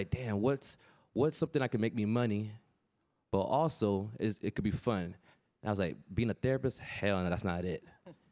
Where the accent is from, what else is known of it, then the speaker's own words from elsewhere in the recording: Miami, Florida, United States; Because, you know, I'm a kid from Miami. For those of you know, for inner city black kid, all the way out of the hood is sports.